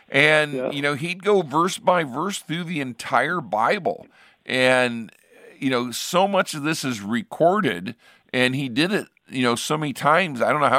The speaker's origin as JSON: {"language": "English", "town": "Richfield", "region": "Ohio", "country": "United States", "tie": "born or raised there", "said": "And where I grew up in Richfield, we were Akron-oriented. We were in Summit County. Akron's the county seat."}